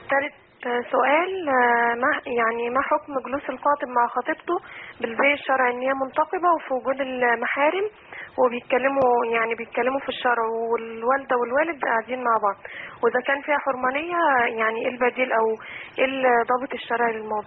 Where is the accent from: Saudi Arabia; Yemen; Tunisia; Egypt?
Egypt; Cairo, Cairo Governorate; من القاهرة.